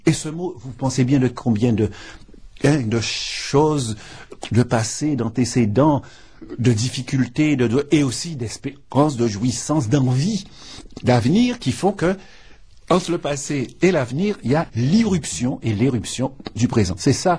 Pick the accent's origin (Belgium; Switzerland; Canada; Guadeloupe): Guadeloupe; Saint-Claude; born there; Moi, je suis né à la Soufrière. Hein. L'hôpital où je suis né, il était sur le flanc du volcan à Saint-Claude.